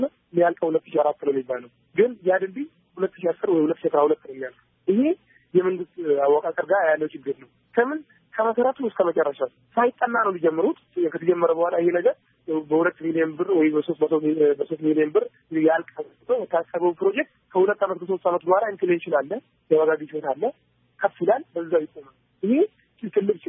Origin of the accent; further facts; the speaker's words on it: Dire Dawa, Ethiopia; ድሬዳዋ ሲባል የፍቅር ሀገር ነች። የፍቅር ተምሳሌት ነው ድሬዳዋ። እኛም በዛው ነው ያደግነው። ይህ ሙስሊም ይህ ክርስቲያን ሳይባል ነው አንድ ልብስ እየለበስን አብረን እየተጫወትን አብረን ያደግነው።